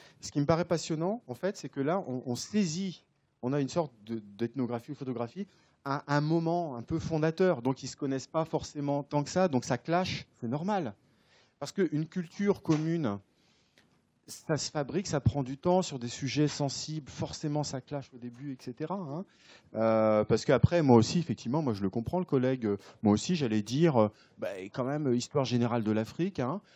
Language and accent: French; France; Je suis français, donc forcément, quand je travaille sur Madagascar ou le Mozambique